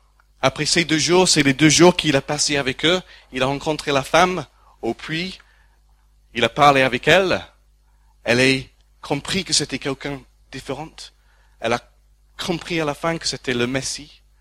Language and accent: French; France; parce qu'on est français